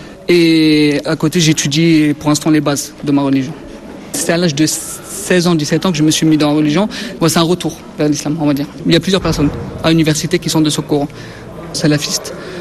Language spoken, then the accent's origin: French; Colombes, Île-de-France, France; À Colombes.